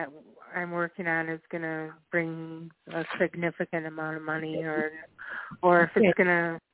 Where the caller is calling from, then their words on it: White Bear Lake, Minnesota, United States; Yes, in White Bear Lake.